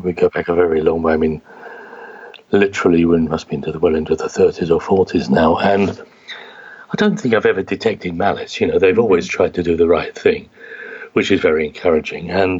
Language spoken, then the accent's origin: English; London, United Kingdom; as kids growing up in East London.